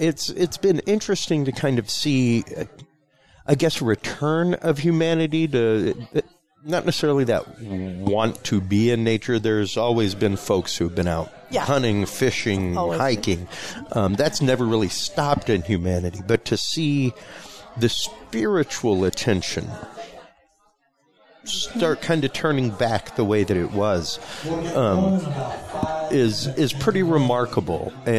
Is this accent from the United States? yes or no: yes; Louisiana, United States; Well, I mean, a prime example of things like that is I'm Cajun myself.